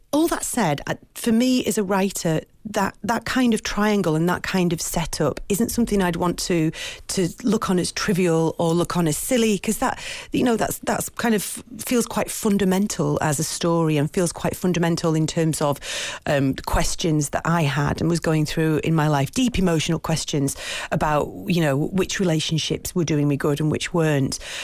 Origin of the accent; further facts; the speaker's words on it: Manchester, North West England, United Kingdom; because I'm from Manchester, a city I know.